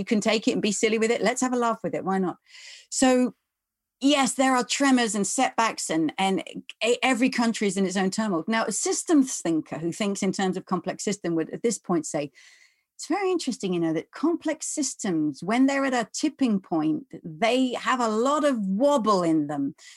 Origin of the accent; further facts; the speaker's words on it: England, United Kingdom; I would never go around waving a flag saying I'm English or I'm from the UK, but I feel much more proud of the place I'm from.